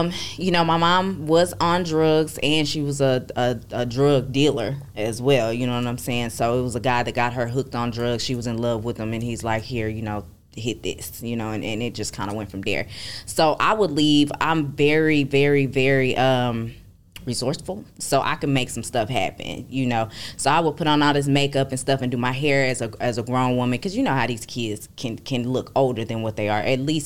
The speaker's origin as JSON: {"language": "English", "town": "Arlington", "region": "Texas", "country": "United States", "said": "I'm from Arlington, Texas. That's out there by Dallas, D-Town."}